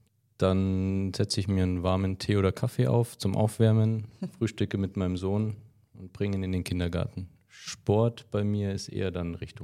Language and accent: German; Munich, Bavaria, Germany; Ich komme aus München, bin dort geboren und aufgewachsen, zur Schule gegangen